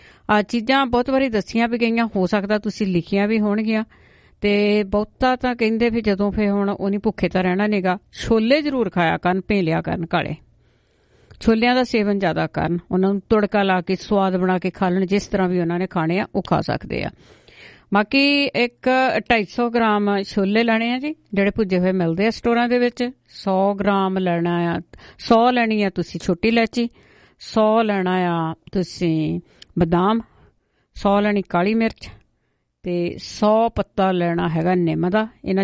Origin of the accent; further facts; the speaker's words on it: Punjab, India; moved away; ਇਹ ਚੀਜ਼ਾਂ ਜਦੋਂ ਜਿਹੜੇ ਅਸੀਂ ਪੰਜਾਬ ਤੋਂ ਆਏ ਆ ਨਾ